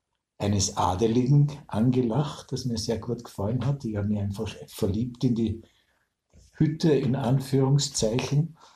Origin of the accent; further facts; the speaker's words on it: Vienna, Austria; ich bin ja Wiener und ein Stadtflüchtling. Thema ist, ich bin am Land aufgewachsen und behaupte, habe die glücklichste Kindheit am Land verlebt, auf einer alten Ritterburg.